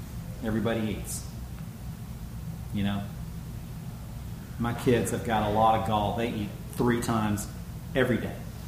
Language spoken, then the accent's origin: English; Mississippi, United States; also born or lived in Kentucky; I'm from Mississippi, Kentucky.